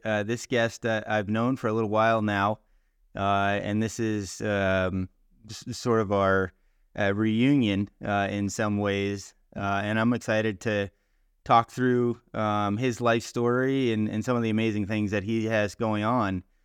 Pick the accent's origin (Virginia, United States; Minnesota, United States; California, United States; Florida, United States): Florida, United States; I grew up in South Florida as well.